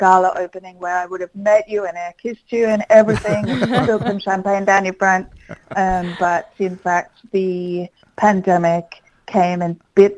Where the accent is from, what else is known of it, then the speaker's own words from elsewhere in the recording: Melbourne, Victoria, Australia; I'm actually from Melbourne.